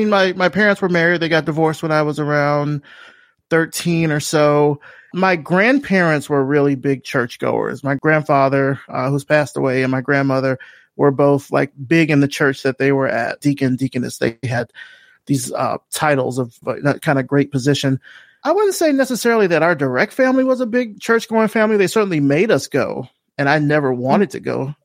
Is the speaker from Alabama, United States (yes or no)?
yes; Selma, Alabama, United States; So I grew up in Selma, Alabama, which a lot of people know about from the civil rights movement